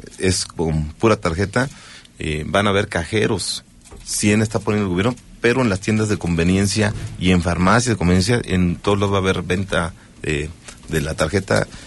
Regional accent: Huimilpan, Querétaro, Mexico; por fin dándole justicia a mi tierra, Huimilpan

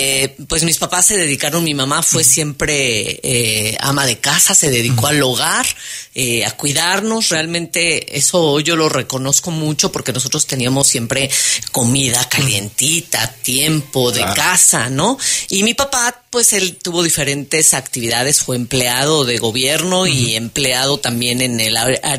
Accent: Mexico City, Mexico; Y bueno, yo nací en la Ciudad de México.

